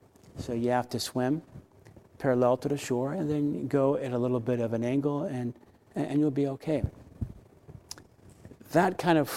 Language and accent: English; Florida, United States; Growing up in Florida, we would see them all the times and have been in several.